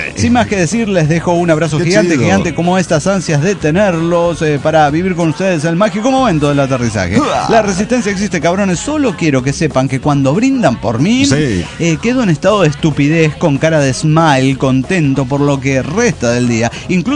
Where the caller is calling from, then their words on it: Mar del Plata, Buenos Aires Province, Argentina; de Mar del Plata, Argentina.